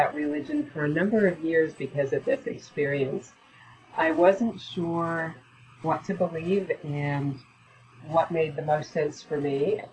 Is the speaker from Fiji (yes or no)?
no; Canada; moved away as an adult; also born or lived in Edmonton, Canada / British Columbia / Saskatchewan / Ontario; now in Ohio, United States; I was born in Edmonton, Alberta, Canada, and then went to a couple of different places in British Columbia, then to Saskatchewan, and then to Ontario. And at the age of 19, then came down to Ohio in the United States.